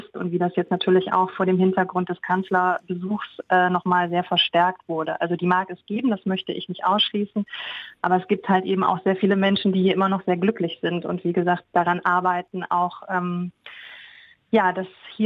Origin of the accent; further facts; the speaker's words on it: Cologne, North Rhine-Westphalia, Germany; komme aus Köln und ich habe mich hier noch nie unwohl gefühlt.